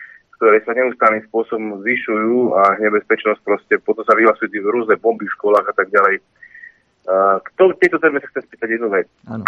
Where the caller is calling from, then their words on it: Martin, Žilina Region, Slovakia; z okresu Martin.